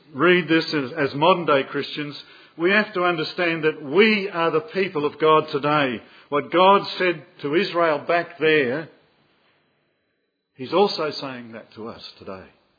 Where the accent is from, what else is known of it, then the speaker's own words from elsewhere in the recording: New Zealand; I'm a New Zealander.